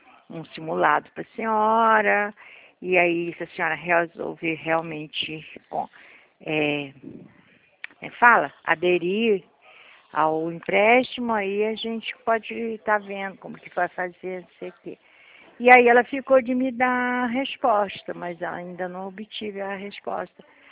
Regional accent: Rio de Janeiro, Brazil; eu sou do estado do Rio, moro na cidade de Resende

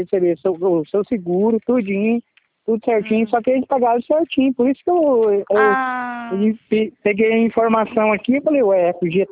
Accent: Sinop, Mato Grosso, Brazil; a gente somos de Sinop, de Mato Grosso, não tem?

